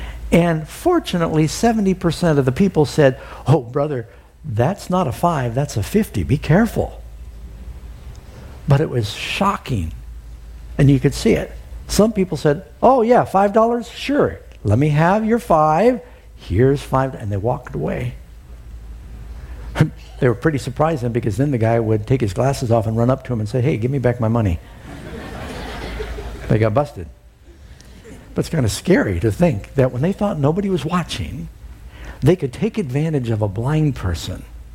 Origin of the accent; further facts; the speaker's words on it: New York City, New York, United States; And I know I grew up in New York City. We had a lot of pigeons.